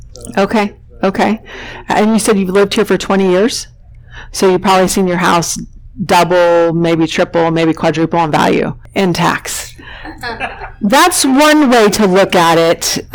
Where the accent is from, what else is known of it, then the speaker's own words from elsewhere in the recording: Texas, United States; So I'm from Texas, so, you know, our winters we were wearing, you know, shorts and t-shirts, right?